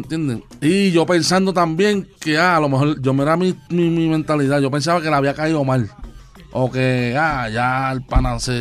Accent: Ponce, Puerto Rico; Y yo bajé para Ponce, que era casi hora y media de. ¿Sabes? Estábamos en Carolina y yo bajé para mi pueblo.

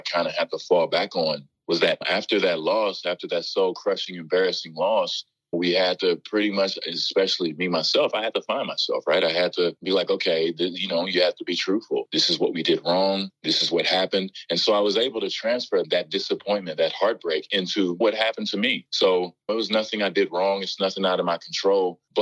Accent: Dallas, Texas, United States; That's my hometown. I saw people that I grew up with and played high school basketball with wearing Dallas Mavericks championship jerseys.

